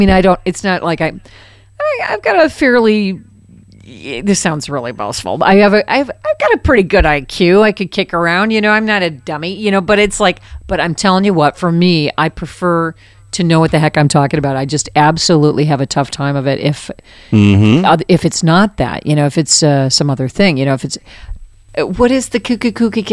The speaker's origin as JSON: {"language": "English", "town": "Detroit", "region": "Michigan", "country": "United States", "also_born_or_lived": "Chicago", "lives_now": "Los Angeles, United States", "said": "I'm an adopted Chicagoan. I'm from Detroit originally, but I lived in Chicago longer than I lived anywhere, and I've been out here for just shy of 8 years. You know, so but yeah, you know, here in Los Angeles, that is."}